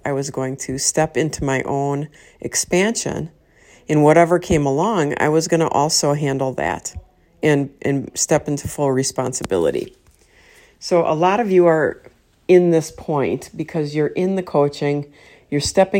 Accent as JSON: {"language": "English", "region": "Wisconsin", "country": "United States", "said": "I'm from Wisconsin."}